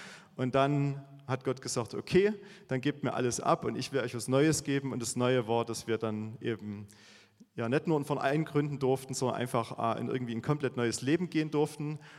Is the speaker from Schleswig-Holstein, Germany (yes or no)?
no; Königswalde, Saxony, Germany; Und wir kommen aus Königswalde, hier gleich im schönen Erzgebirg.